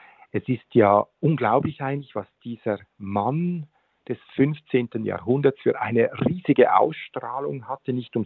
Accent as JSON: {"language": "German", "town": "Einsiedeln", "region": "Schwyz", "country": "Switzerland", "tie": "born or raised there", "said": "Ich bin ganz in der Nähe von Einsiedeln aufgewachsen. Das gehört zur Pfarrei und Gemeinde Einsiedeln, Willerzell am Sielsee. Und ich habe dann in Einsiedeln an der Klosterschule auch die Matura gemacht."}